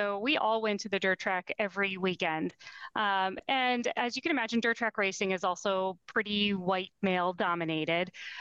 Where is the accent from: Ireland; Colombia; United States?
United States; Pennsylvania; I'm from Western Pennsylvania. I have one older brother, but I also have two younger cousins that grew up very close to me.